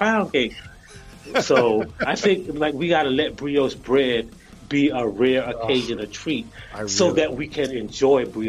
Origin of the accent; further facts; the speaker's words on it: South Carolina, United States; I am from South Carolina, so the answer is iced tea, obviously.